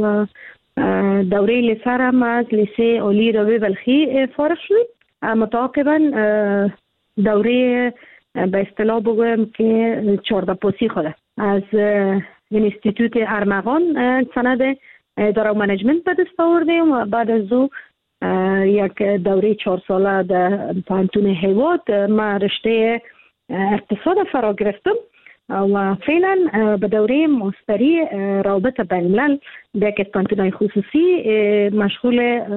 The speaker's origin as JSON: {"language": "Persian", "region": "Kabul", "country": "Afghanistan", "tie": "born or raised there", "said": "متولد کابل هستم. در کابل زاده شدیم، در کابل کلان شدیم، درس خواندیم"}